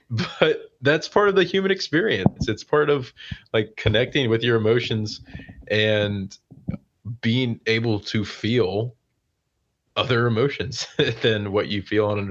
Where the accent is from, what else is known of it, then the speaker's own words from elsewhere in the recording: Charlotte, North Carolina, United States; because I grew up in Charlotte.